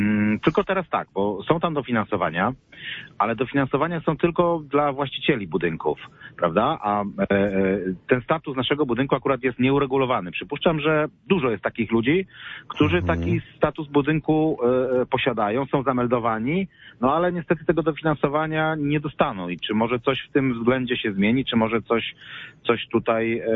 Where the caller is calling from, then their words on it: Poznań, Greater Poland Voivodeship, Poland; Ja z Poznania.